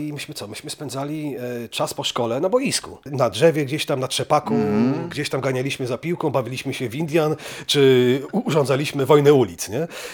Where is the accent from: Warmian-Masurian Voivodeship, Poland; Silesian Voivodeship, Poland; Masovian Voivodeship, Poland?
Warmian-Masurian Voivodeship, Poland; Elbląg; now in Gdańsk, Poland; ja pochodzę z Elbląga, tutaj w Gdańsku jestem elementem napływowym, ale już, że tak powiem, zżytym bardzo mocno z miastem od kilkudziesięciu lat.